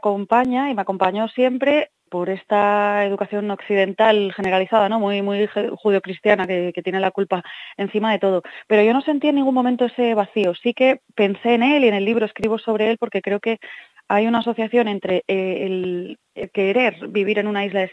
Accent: Asturias, Spain; en Asturias, donde ahora resido esta temporada y de donde soy

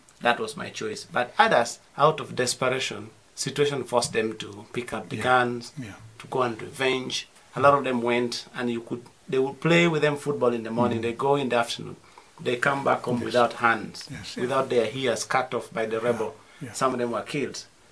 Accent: Lira, Northern Region, Uganda; I am from Uganda. I am from Lira. I was born in northern Uganda

